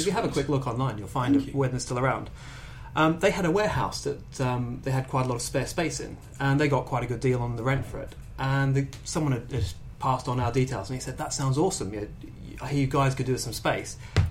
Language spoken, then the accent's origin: English; Australia; born there; I was born in Australia, so it's all a bit far from me.